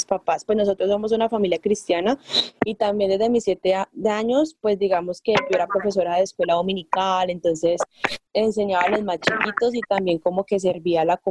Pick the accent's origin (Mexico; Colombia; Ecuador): Colombia; Cali, Valle del Cauca; yo soy de aquí de Cali, yo tengo 21 años de edad. … yo soy psicóloga, ingresada a la San Buenaventura, de la Universidad de San Buenaventura de aquí de Cali.